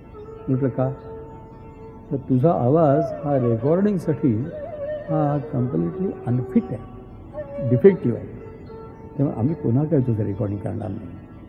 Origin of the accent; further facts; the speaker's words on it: Kolhapur, Maharashtra, India; कोल्हापूर हे माझं गाव, जन्मगाव.